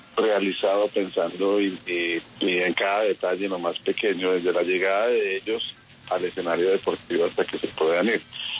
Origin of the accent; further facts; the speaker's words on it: Zipaquirá, Cundinamarca, Colombia; nosotros somos de Zipaquirá